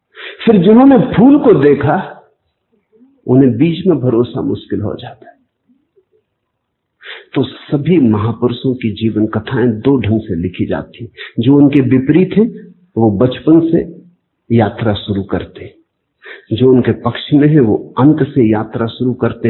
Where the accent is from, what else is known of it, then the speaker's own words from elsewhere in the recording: Kuchwada, Madhya Pradesh, India; born there; दोनों गाडरवाड़ा के आसपास पैदा हुए, उनका जन्म चीचली में हुआ, मेरा जन्म कुछवाड़े में हुआ